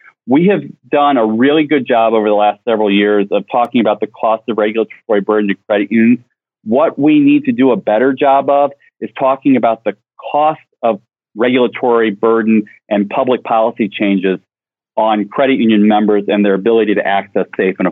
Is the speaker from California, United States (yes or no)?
no; Missouri, United States; moved away as an adult; now in Washington, United States; I came out to Washington to work for my hometown Congressman Dick Gephardt.